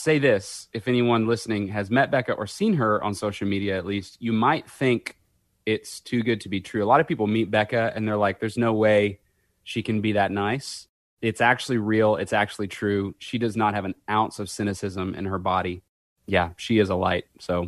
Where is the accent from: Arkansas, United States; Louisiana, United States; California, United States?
Arkansas, United States; Strong; born there; And I said, no, I was born in Strong, Arkansas. These two towns are the suburbs of El Dorado, Arkansas, which is 10,000 people.